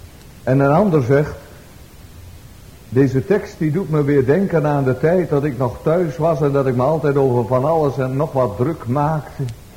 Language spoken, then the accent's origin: Dutch; Elburg, Gelderland, Netherlands; Zoals mijn moeder daar vroeger in Elburg zong. In dat souterrain van de woning aan de Vispoortstraat waar ik opgroeide.